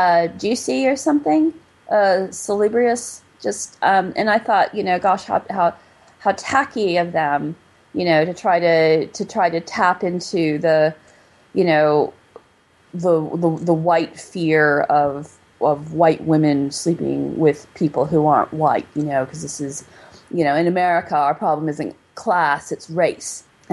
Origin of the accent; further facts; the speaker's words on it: United States; And for me, especially since I'm an American, this whole concept of, you know, the class system